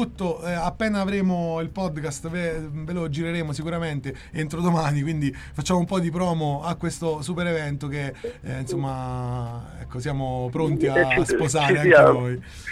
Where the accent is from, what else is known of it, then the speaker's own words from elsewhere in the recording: Salerno, Campania, Italy; io sono originario di Salerno